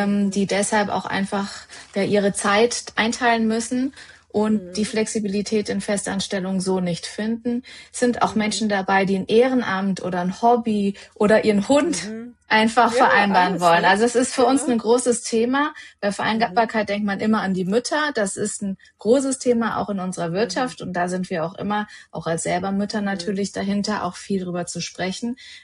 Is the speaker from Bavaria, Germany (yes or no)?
no; North Rhine-Westphalia, Germany; Ich bin aus der Nähe von Bonn, 43.